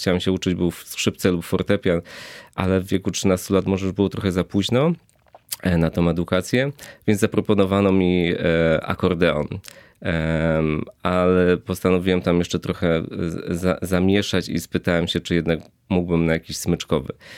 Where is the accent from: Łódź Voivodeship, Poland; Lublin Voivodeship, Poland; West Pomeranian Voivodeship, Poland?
Łódź Voivodeship, Poland; Łódź; born there; Urodziłem się w Łodzi i tam świetnie miała się w tamtym czasie muzyka drum and bass, happy hardcore.